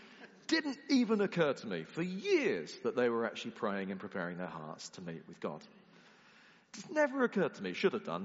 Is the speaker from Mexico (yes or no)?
no; South East England, United Kingdom; I grew up in the New Towns around London.